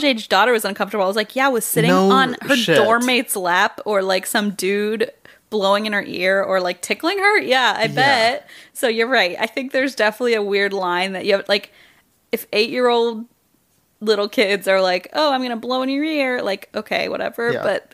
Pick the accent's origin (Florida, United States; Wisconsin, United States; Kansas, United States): Kansas, United States; Wichita; I know comedy. I am from Wichita, so don't even fucking quit.